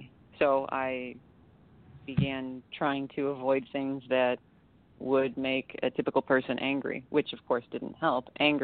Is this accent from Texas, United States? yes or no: no; Chicago, Illinois, United States; and I'm from Chicago, but I would wake up in different states, like geographically.